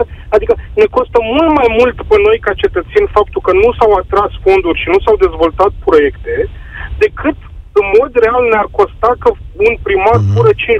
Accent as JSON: {"language": "Romanian", "town": "Ploiești", "region": "Prahova", "country": "Romania", "said": "Bun, eu sunt din Ploiești."}